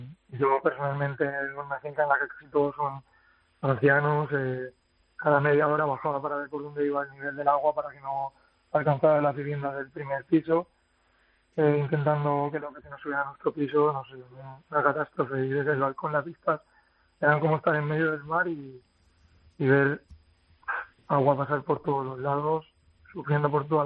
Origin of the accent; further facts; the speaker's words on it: Picanya, Valencian Community, Spain; now in Paiporta, Spain; Yo soy de Picaña, natal de Picaña. Mi familia vive en Picaña, pero llevo aproximadamente casi un año viviendo en Paiporta con mi pareja.